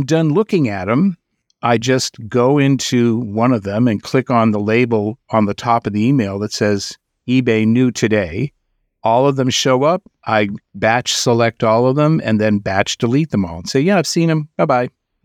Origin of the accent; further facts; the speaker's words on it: Vermont, United States; we're going to talk with a seller who's located in my home state of brave little Vermont.